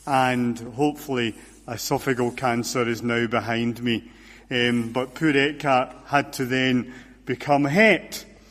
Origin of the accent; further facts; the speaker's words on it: Scotland, United Kingdom; I grew up in Ayrshire and went to University of Edinburgh